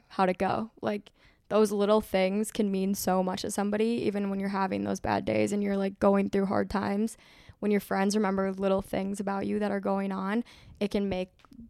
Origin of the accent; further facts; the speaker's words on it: Minnesota, United States; So I felt far away from, obviously, family. I'm from Minnesota.